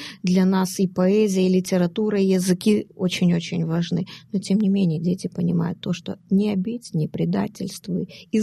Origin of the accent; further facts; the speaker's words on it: Moldova; я горжусь тем, то, что я родилась здесь, я молдаванка.